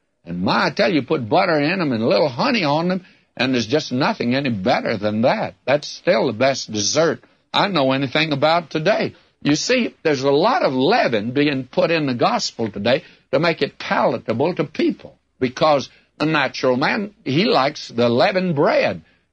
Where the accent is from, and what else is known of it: the South, United States; born or raised there